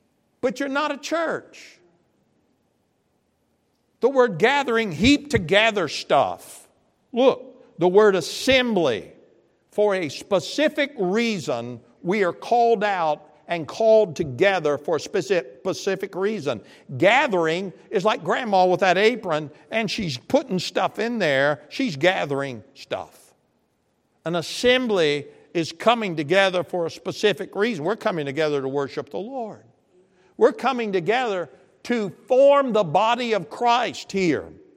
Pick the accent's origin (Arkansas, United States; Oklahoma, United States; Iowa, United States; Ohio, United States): Arkansas, United States; I'm from Arkansas.